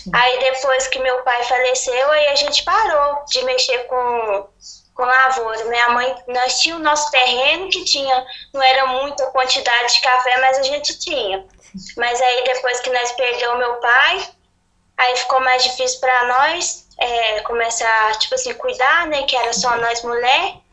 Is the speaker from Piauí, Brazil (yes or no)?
no; Santa Bárbara do Leste, Minas Gerais, Brazil; eu sou de Santa Bárbara do Leste. Depois que eu casei, vim pro Simonésia. Tô aqui 5 anos.